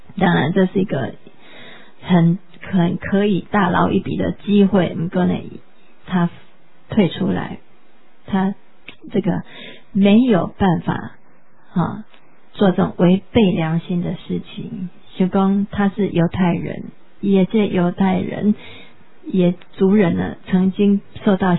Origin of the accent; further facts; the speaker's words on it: Taiwan; 所以我们台湾人一定要学会晓家己的声音发出来